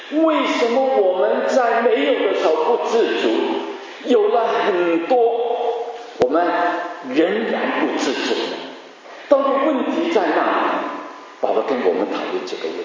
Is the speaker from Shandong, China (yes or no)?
no; Guangdong, China; 不晓得这个是不是我们广东话的啊？